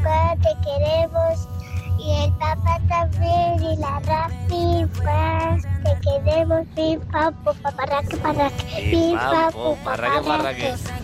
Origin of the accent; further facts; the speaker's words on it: Terrassa, Catalonia, Spain; Soy de Tarrasa.